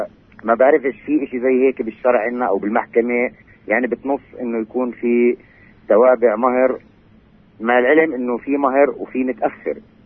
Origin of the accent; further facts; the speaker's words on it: Jerusalem, Palestine; والله أنا عقدت قران لابني، أنا من القدس